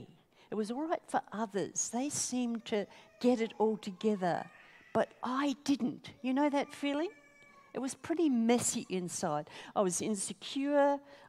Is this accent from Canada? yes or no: no; Australia; I ended up being a missionary in Australia, back in my hometown. I'd been to Hobart, taught in Winnerleah, and I'd gone to Sydney, and I was in Sydney as a youth worker.